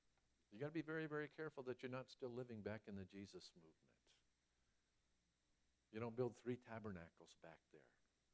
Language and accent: English; Massachusetts, United States; born there; I was born in Massachusetts, and I use that one myself. Can anything good come out of Massachusetts?